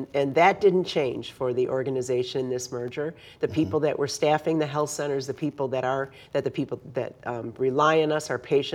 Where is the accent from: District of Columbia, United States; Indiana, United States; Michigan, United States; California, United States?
Michigan, United States; Detroit; I grew up in Metro Detroit, been a Michigander my whole entire life